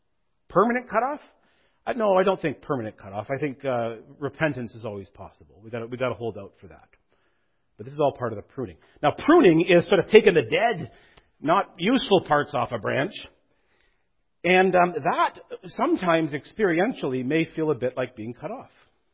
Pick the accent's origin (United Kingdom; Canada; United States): Canada; Ontario; also born or lived in Northern Canada; I grew up in Northern Ontario, but a lot of my adult life I've been in Northern Canada.